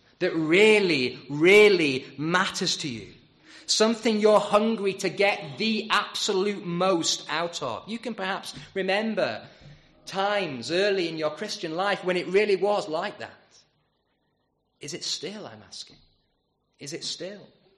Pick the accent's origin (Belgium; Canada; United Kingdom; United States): United Kingdom; We're British, after all. The weather is a big deal to us.